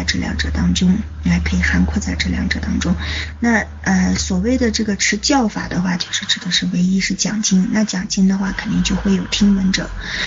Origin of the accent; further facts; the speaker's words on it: China; 我们中国人有一句俗语叫做天下兴亡匹夫有责